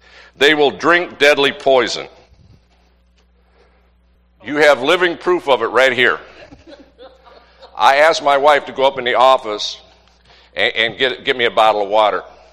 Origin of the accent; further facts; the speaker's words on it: the South, United States; Now, believe it or not, I'm an old country boy. As a kid, I grew up in the South.